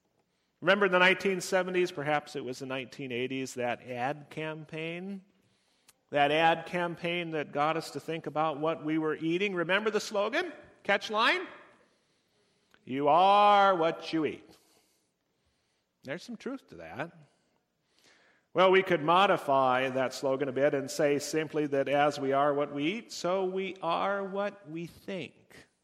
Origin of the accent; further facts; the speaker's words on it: United States; And being an American, as we all are, he was defined by our culture, by the clothing and shoes we can buy here in the United States